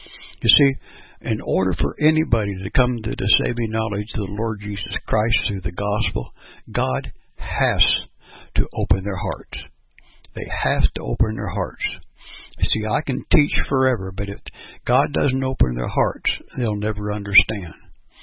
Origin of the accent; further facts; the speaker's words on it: Perry, Kansas, United States; I'm from Perry, Kansas